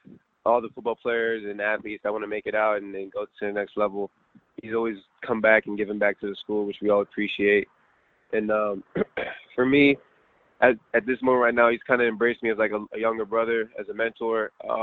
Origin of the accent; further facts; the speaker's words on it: Gaithersburg, Maryland, United States; I was born and raised in Gaithersburg, Maryland.